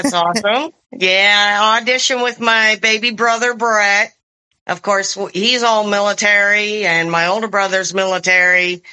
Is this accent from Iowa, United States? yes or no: no; Louisiana, United States; English is a second language; also born or lived in Netherlands; I was raised in Louisiana. I didn't know a lick of English except the word shut up.